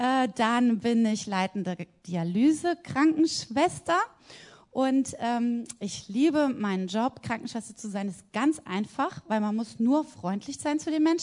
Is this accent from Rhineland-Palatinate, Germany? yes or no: yes; Mainz, Rhineland-Palatinate, Germany; Also es ist ziemlich bekannt bei uns in Mainz oder in Rheinhessen, weil da alle Leute fahren hierher.